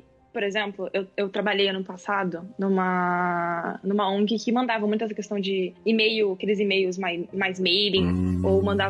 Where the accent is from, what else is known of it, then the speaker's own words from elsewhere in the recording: Vitória, Espírito Santo, Brazil; eu não sou de São Paulo, eu sou do Espírito Santo. Eu sou de Vitória, eu cresci lá. E é uma cidade muito pequena, então todo mundo se conhece.